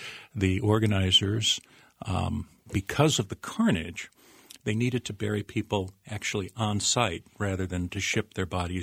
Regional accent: Downers Grove, Illinois, United States; I grew up in Downers Grove in DuPage County, which at the time was overwhelmingly Republican.

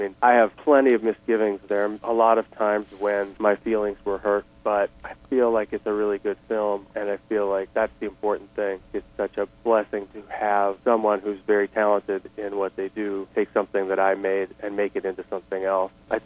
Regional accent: Utah, United States; I'll be talking about growing up in Utah.

